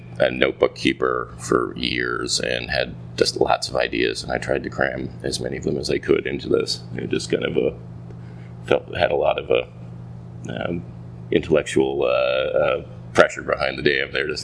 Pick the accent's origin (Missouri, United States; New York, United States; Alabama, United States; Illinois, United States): New York, United States; Briarcliff; So I'm about 20 minutes away from where I grew up in Briarcliff.